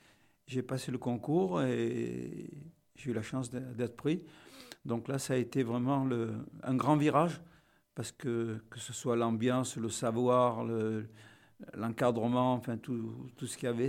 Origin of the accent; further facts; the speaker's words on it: Toulon, Provence-Alpes-Côte d'Azur, France; also born or lived in United States / Japan; je suis né à Toulon. Ça a toujours été mon lieu de résidence. Mais j'ai vécu à l'étranger. J'ai vécu aux États-Unis pour une très longue période. Et j'ai vécu au Japon assez longtemps aussi.